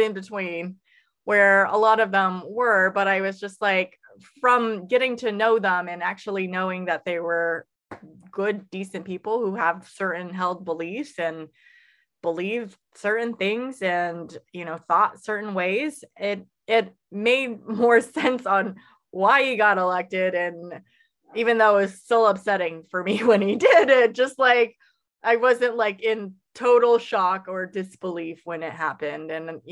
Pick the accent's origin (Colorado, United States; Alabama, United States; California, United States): California, United States; also born or lived in Seattle; now in Maryland, United States; Because I grew up in California and then also lived in Seattle area, I grew up in fairly liberal bubbles.